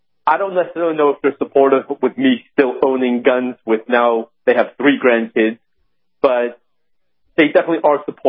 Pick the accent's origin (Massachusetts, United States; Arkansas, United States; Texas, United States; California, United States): California, United States; Los Angeles; I grew up in Los Angeles. As a religious Jew and as a photographer, so somewhat in the art.